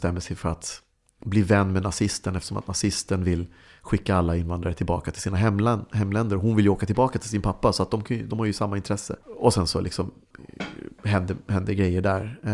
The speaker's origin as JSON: {"language": "Swedish", "town": "Helsingborg", "region": "Skåne", "country": "Sweden", "tie": "born or raised there", "also_born_or_lived": "Uppsala", "said": "väldigt hårt för att vi skulle bo i ett bra område i Helsingborg. Och liksom, anledningen till att vi flyttade från Uppsala, var vi bodde i Gränby, som på den tiden, jag vet inte hur det är idag, men på den tiden så var det väldigt nedgånget och sådär."}